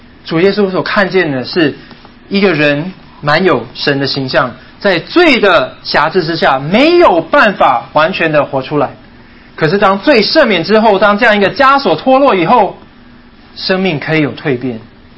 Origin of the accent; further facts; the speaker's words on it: China; 我们中国人啊，多么厉害啊，就满汉全席马上出来了，对不对？